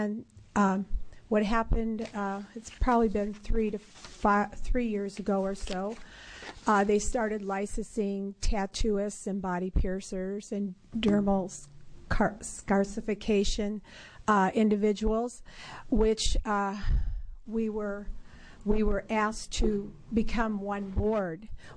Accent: Winchester Bay, Oregon, United States; I'm from Winchester Bay, Oregon, so I came a long way for this today.

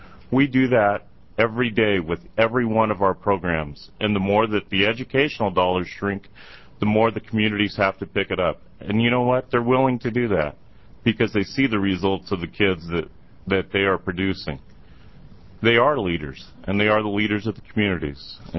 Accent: Hermiston, Oregon, United States; I'm also from Hermiston, Oregon

